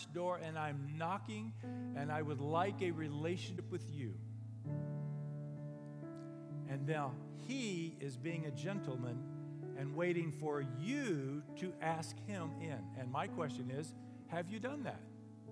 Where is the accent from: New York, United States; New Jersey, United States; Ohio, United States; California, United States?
California, United States; Dos Palos; I grew up out in Dos Palos where we had cotton and weeds were always coming up